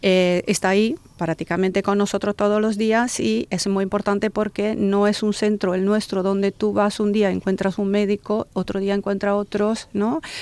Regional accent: Italy; Spanish is a second language; now in Alicante, Spain; tanto yo como mi socio somos los fundadores y somos italianos.

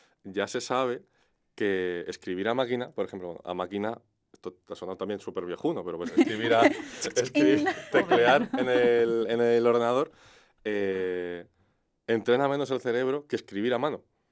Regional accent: Pamplona, Navarre, Spain; soy de Pamplona y creo que es algo genético

